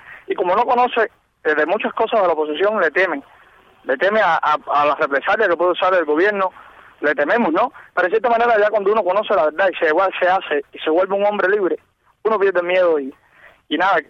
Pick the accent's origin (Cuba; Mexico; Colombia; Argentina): Cuba; Yo quiero una constitución en la que yo me vea reflejado como cubano, como ser cubano.